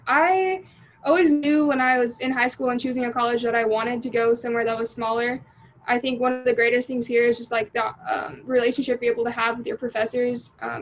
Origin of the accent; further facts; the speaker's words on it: Utah, United States; now in Houston, United States; Growing up in Utah was amazing. Houston, it's just different.